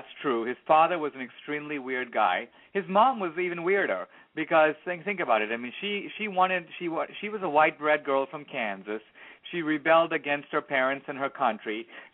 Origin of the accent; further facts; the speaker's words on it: Mumbai, Maharashtra, India; moved away; I'm a native of India. I grew up in Bombay.